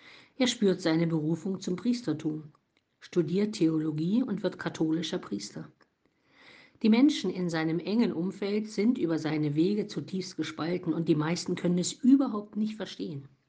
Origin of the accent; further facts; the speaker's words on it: East Germany, Germany; Ich bin ja auch aus der DDR